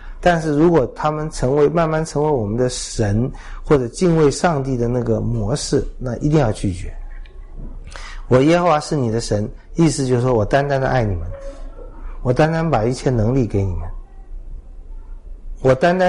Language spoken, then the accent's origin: Chinese; China; 比如说我们中国人里面早就信靠上帝啊